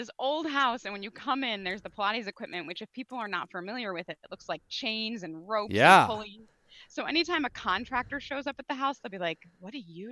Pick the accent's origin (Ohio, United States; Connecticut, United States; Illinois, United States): Connecticut, United States; Yep. I grew up, born and raised in Connecticut.